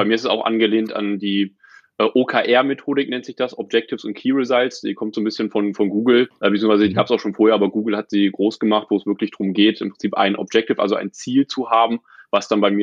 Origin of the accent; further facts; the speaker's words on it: Lower Saxony, Germany; Ich komme aus der Nähe von Hannover.